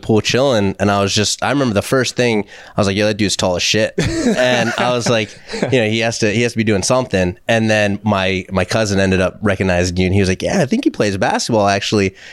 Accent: Vancouver, British Columbia, Canada; I'm from Vancouver, so what's the best bagel in Manhattan?

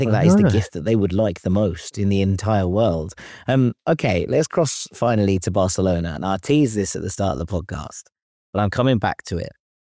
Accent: London, United Kingdom; I mean, look, as a Londoner myself, right, I'm not gonna sit here and criticise London

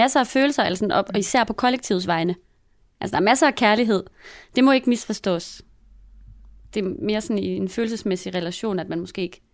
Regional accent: Australia; now in Denmark; jeg kommer fra Australien, og jeg har lagt mærke til, hvordan vejret og lyset og sæsonerne kan blive et ret stort tema

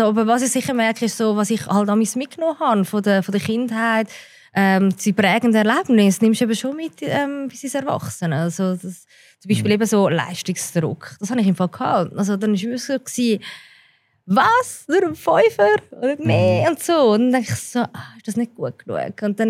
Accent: Zurich, Switzerland; Nein, ich bin in Zürich aufgewachsen.

